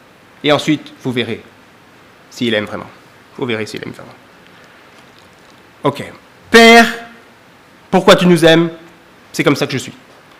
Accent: Lille, Hauts-de-France, France; Je viens de Lille, vous êtes à Grenoble.

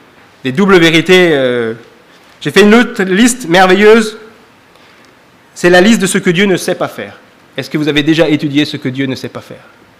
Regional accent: Lille, Hauts-de-France, France; Je viens de Lille, vous êtes à Grenoble.

